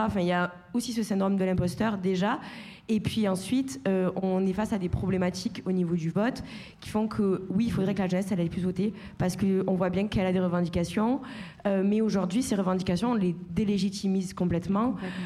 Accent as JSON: {"language": "French", "region": "Occitanie", "country": "France", "said": "même moi, je ne suis pas parisienne. Je viens du fin fond de l'Aveyron, sud de la France."}